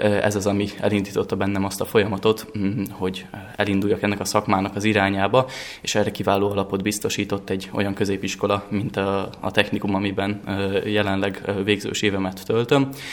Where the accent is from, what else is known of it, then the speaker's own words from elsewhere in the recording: Transylvania, Romania; now in Budapest, Hungary; én egy erdélyi bányavidékről származom, és itt 12 éves koromban a kezembe akadt egy könyv